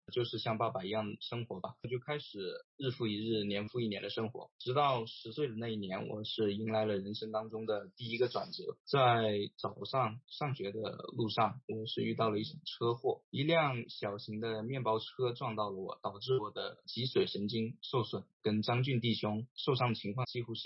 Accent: Guangzhou, Guangdong, China; 然后我是00年的时候出生。我们都是从小就在广州长大

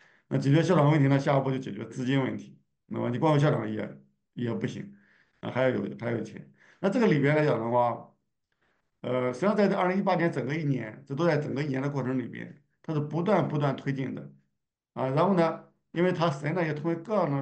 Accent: China; 我们中国人很多人做事情，他容易忽略前期的调查研究

